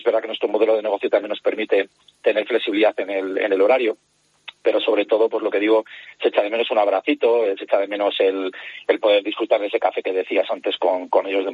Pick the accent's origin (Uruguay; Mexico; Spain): Spain; Burgos, Castile and León; Yo soy de Burgos capital